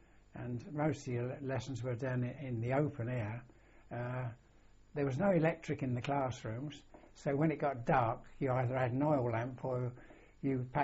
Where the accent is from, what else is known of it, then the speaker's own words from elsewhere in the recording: Walworth, London, United Kingdom; born there; Well, I was born in London, in South East London, in Walworth, actually. 24th of February, 1924.